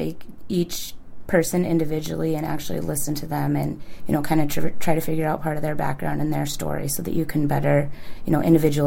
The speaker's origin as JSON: {"language": "English", "town": "Sidney", "region": "Nebraska", "country": "United States", "tie": "born or raised there", "said": "So I grew up in Sydney, Nebraska, which is in way western Nebraska"}